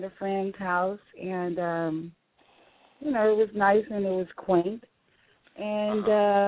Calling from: Apple Valley, California, United States; I'm calling from Apple Valley, California.

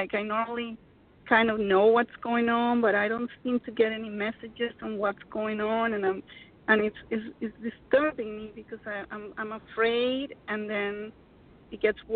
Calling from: Florida, United States; I'm in Florida.

